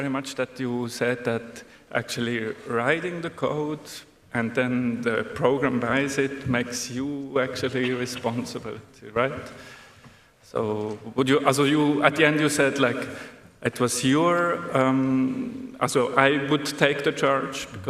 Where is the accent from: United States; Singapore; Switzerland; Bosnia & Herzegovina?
Switzerland; English is a second language; I'm from Switzerland